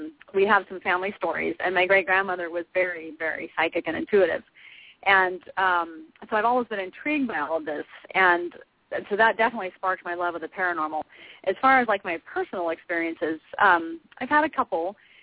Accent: Astoria, Oregon, United States; we're all from Astoria, Oregon, and the closest big city is in Portland, 2 hours away.

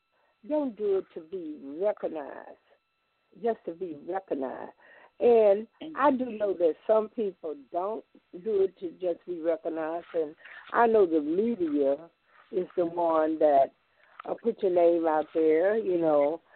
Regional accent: Beaumont, Texas, United States; My hometown is Beaumont. … born in Beaumont, Texas.

